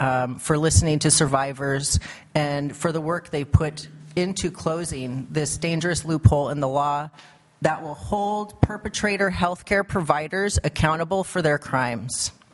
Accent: Alaska, United States; I was raised here on Occoquan territory, just one block up from the state capitol building.

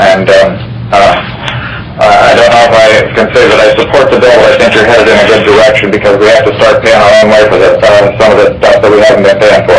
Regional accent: Lazy Mountain, Alaska, United States; I'm from Lazy Mountain outside of Palmer.

